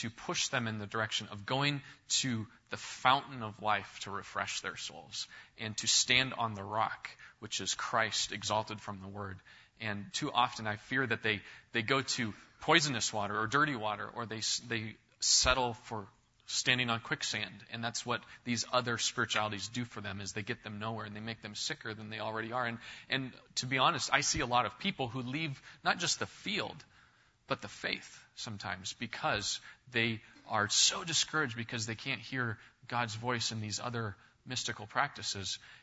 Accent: Pacific Northwest, United States; now in Asia; And it's the same way where I'm from the Northwest, but where I live in parts of Asia, it's difficult even to find missionaries who want to teach the Bible.

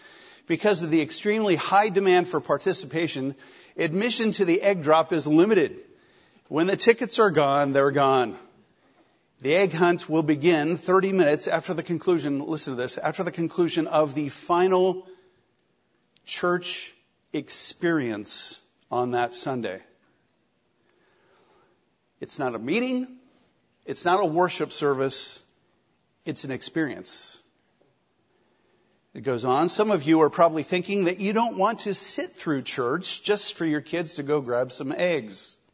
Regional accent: Holden, United States; even as I've been driving around my hometown here, Holden, this last week

